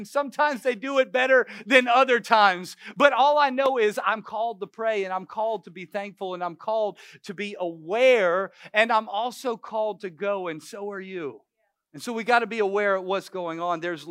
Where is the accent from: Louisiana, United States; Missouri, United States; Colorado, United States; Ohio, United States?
Louisiana, United States; New Orleans; I grew up in New Orleans. All I had to do was walk around the French Quarter, and it was full of spirits.